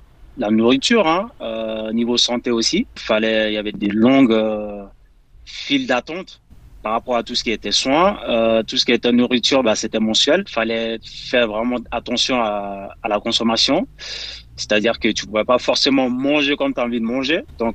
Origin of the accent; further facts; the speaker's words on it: Guinea; j'ai vécu en tout cas en tant que réfugié en Guinée. Là où j'ai passé la majeure partie de mon enfance, là où j'ai grandi. J'étais dans des camps réfugiés avec ma grand-mère